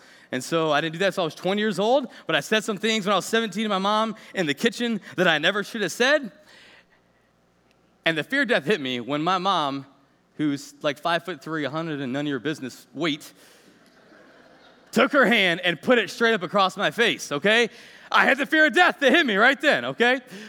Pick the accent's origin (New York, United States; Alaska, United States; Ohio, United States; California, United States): Ohio, United States; Clyde; And I grew up in the Clyde Green Springs area. And at that time, I had dated a girl that lived in Norwalk